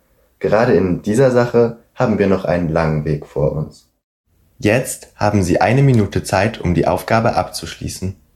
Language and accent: German; Schleswig-Holstein, Germany; now in Berlin, Germany; Während meiner Kindheit in Schleswig-Holstein war der Mauerfall kein großes Thema. Ich wohne seit 6,5 Jahren in Berlin